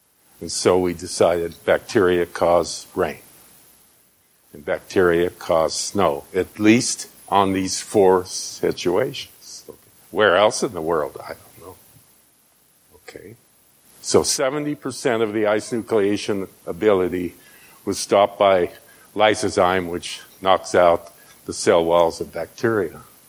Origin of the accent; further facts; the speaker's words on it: Arizona, United States; But I grew up in Arizona. We had Indians. They had rain dances.